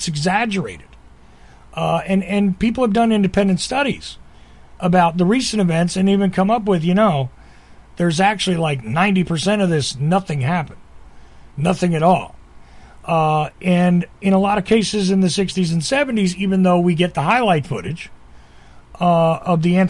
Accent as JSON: {"language": "English", "town": "Asbury Park", "region": "New Jersey", "country": "United States", "tie": "born or raised there", "said": "I've talked to you before about growing up in Asbury Park, which was destroyed"}